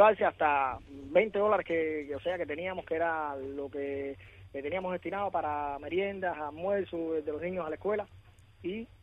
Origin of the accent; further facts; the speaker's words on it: Cuba; como cubano, al fin, me siento parte de eso